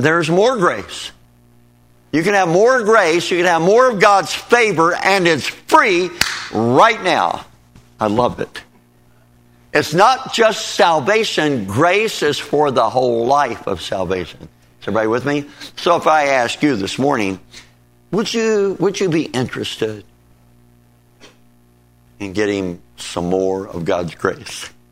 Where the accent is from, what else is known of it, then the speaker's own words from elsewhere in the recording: Kentucky, United States; I told you a while ago I grew up in Kentucky and out in the country and so on.